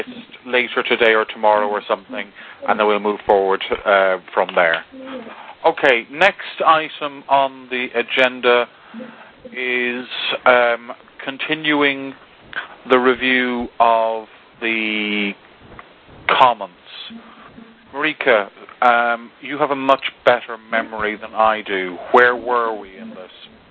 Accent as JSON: {"language": "English", "country": "Ireland", "said": "guys, I'm Irish, so guys is kind of, you know, it covers both genders."}